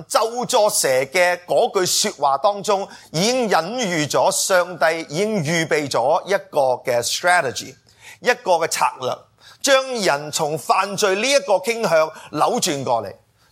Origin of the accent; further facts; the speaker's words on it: United States; 我哋美国人